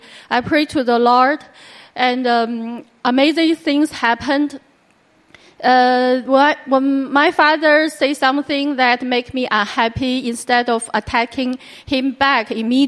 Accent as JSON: {"language": "English", "region": "Beijing", "country": "China", "moved": "as an adult", "lives_now": "Hong Kong, China", "said": "I come from Beijing 20 years ago for studies in Hong Kong."}